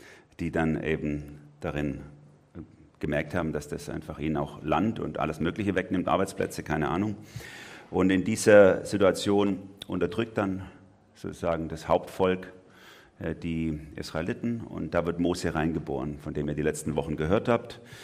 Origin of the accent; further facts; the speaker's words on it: Baden-Württemberg, Germany; als ich nach Baden gezogen bin. Ich bin ja eigentlich Schwabe von Haus aus